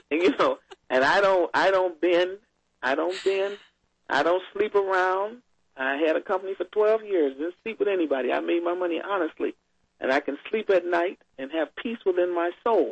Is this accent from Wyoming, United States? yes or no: no; Chicago, Illinois, United States; even when I was living in Chicago, I'm from Chicago, you know, mm-hmm. and I was born and raised there.